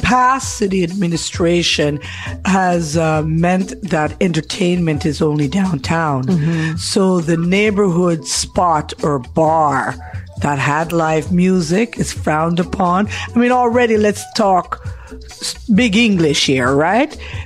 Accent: Montreal, Quebec, Canada; Born in Montreal.

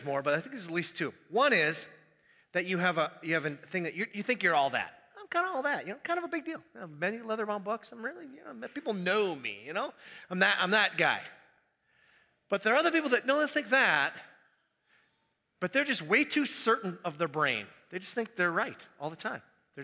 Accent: Minneapolis, Minnesota, United States; Where are you from? Minneapolis.

